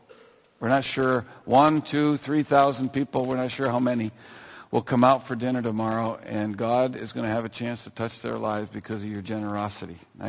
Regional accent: New England, United States; or because I grew up in New England, in a small New England village. But this holiday has some deep roots for me.

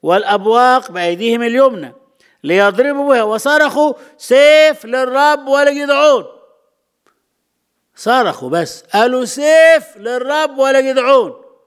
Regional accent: Egypt; إحنا مصريين

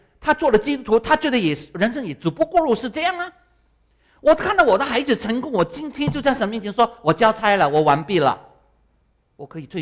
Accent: Guangdong, China; 啊，我们广东人就说，啊，完蛋。

